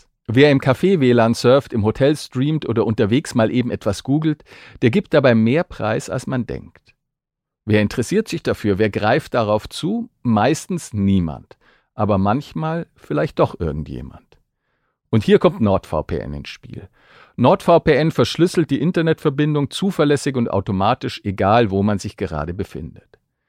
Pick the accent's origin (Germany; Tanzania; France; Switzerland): Germany; Bavaria; accent: Allgäu dialect; Ich muss vorab sagen, ich bin selber Allgäuer, also liebe Hörerinnen und Hörer, verzeiht es mir, wenn ich da manchmal aus Versehen in den Dialekt reinfalle.